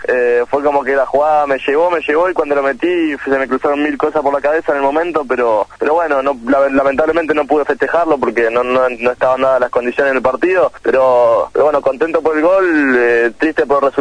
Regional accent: Santa Fe, Argentina; born there; yo nací en San Fabio Mismo Norte, una localidad acá de la provincia de Santa Fe

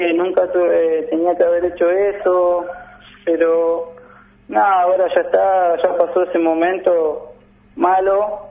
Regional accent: Formosa, Argentina; De Formosa Capital.

